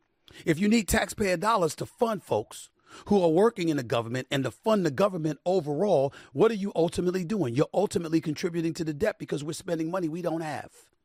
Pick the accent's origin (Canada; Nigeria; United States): United States; Queens, New York; You weren't around when I was growing up in Hollis, Queens.